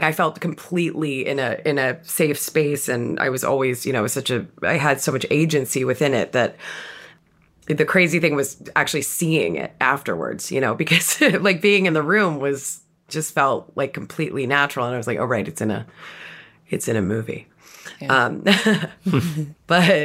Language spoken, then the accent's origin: English; United States; having grown up as a woman in the world as we know it, and as an American woman also, it was a really freeing thing to think